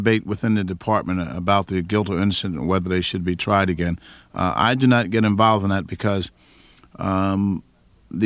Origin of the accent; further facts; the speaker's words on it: Philadelphia, Pennsylvania, United States; I grew up in West Philadelphia, out near 56 and Girard Avenue, 56 and Hafford Avenue.